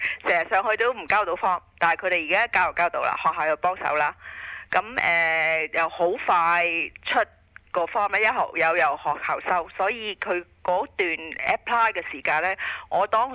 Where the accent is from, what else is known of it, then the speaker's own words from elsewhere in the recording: Hong Kong; moved away; 我觉得家庭生活呢度系比我哋香港人好好多咯。